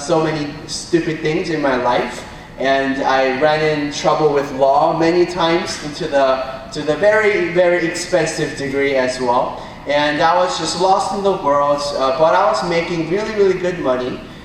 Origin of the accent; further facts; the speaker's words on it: Hayward, California, United States; I grew up in Hayward, and I was like, all my friends were Africans, and I was like, I want to be African. God, why should you make me Korean?